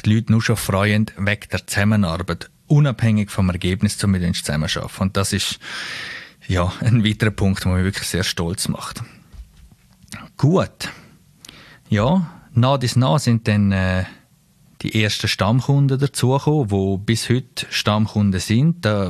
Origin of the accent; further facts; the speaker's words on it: Landquart, Graubünden, Switzerland; Ferienwohnungen aus meiner Heimat, per Zufall, weil wir haben jetzt Geschäft in Langquart schon seit Anfang an.